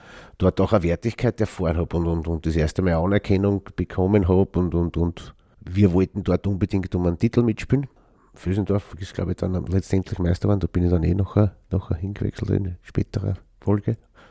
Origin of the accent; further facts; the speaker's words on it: Götzendorf, Lower Austria, Austria; Ja, in Götzendorf aufgewachsen, wie man halt am Land aufwächst.